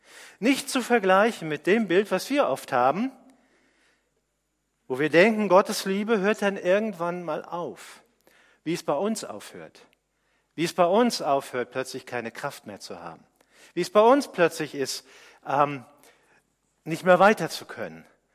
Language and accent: German; Worms, Rhineland-Palatinate, Germany; Wo ich herkomme aus Worms, da gab es in der Nähe eine Zuckerfabrik in Obrichheim.